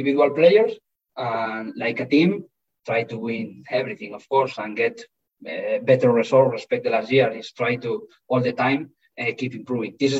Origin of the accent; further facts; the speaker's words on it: Galicia, Spain; I am from Galicia. I am from Galicia.